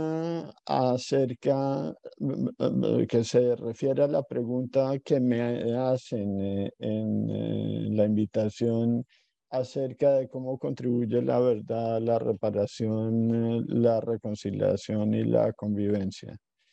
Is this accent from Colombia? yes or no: yes; Colombia; como colombiano a Pacho de Rú, con quien todos los colombianos tenemos una deuda innombrable